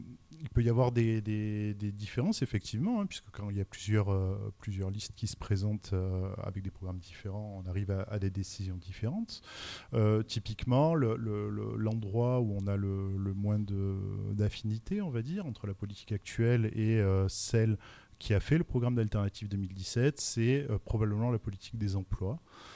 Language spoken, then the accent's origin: French; Marseille, Provence-Alpes-Côte d'Azur, France; now in Strasbourg, France; Et je me suis retrouvé donc dans ce département de Strasbourg, alors que je venais de Marseille